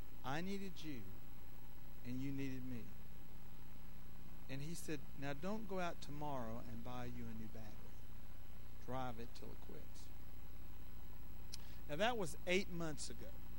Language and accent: English; Georgia, United States; I grew up in North Georgia, and I can hick with the best of you, okay?